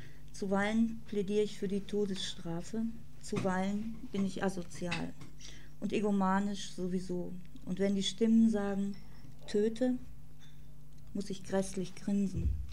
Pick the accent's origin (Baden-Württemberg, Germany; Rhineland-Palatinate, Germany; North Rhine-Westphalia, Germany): North Rhine-Westphalia, Germany; Ich komme aus dem Ruhrgebiet, bin immer gerne in Berlin